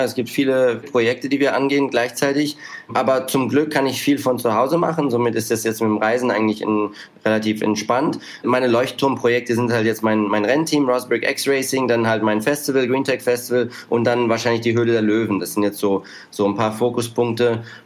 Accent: Monaco; Ich bin halt Deutscher, bin aufgewachsen in Monaco, spreche aber verschiedene Sprachen, verbringe viel Zeit mit anderen Kulturen

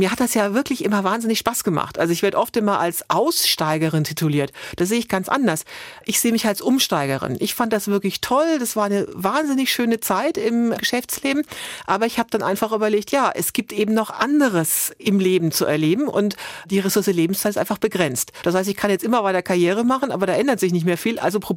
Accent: Forchheim, Bavaria, Germany; Forchheim ist meine alte Heimat, das weiß ich schon.

